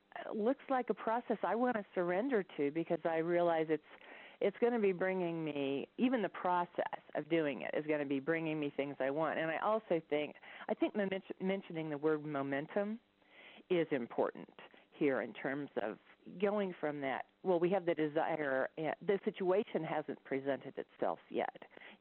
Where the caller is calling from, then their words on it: Denver, Colorado, United States; Calling from Denver, Colorado.